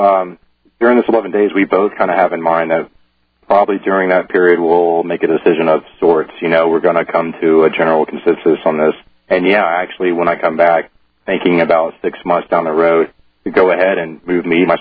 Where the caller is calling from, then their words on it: Louisiana, United States; I'm actually calling from Louisiana.